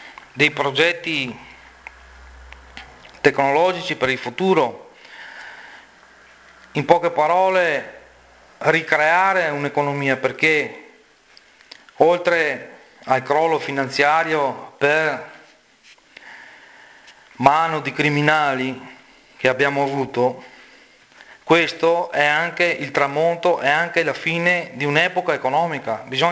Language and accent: Italian; Veneto, Italy; noi come veneti abbiamo perso la nostra dignità.